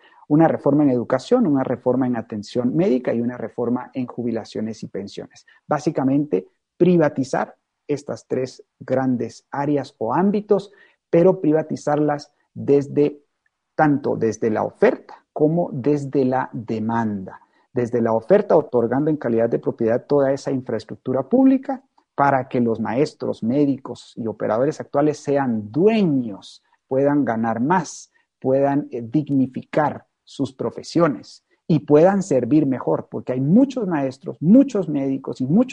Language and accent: Spanish; Guatemala; Ya somos muchos guatemaltecos que estamos trabajando en este gran proyecto histórico, histórico para Guatemala